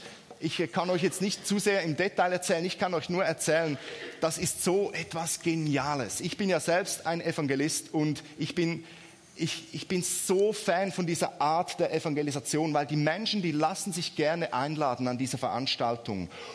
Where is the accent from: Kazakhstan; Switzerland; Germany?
Switzerland; ich weiß auch nicht, ob ihr Süddeutschen auch so seid, bei uns in der Schweiz, ja, niemandem zu nahe treten.